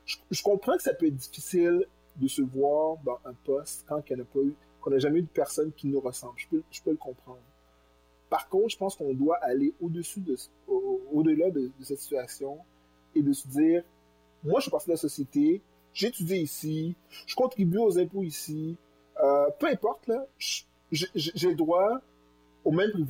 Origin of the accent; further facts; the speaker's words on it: Granby, Quebec, Canada; Moi, parce que je viens de Granby, je viens d'une ville qui avait à l'époque 95% de population blanc francophone.